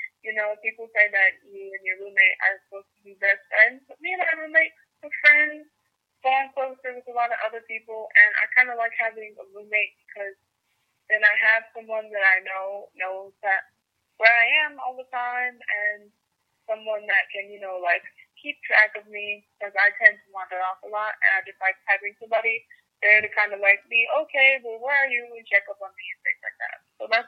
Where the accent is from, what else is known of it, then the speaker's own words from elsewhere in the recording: Detroit, Michigan, United States; born there; I was born in Detroit, Michigan, and now I live in South Carolina, Michigan, until I moved here in Ann Arbor, officially in the fall.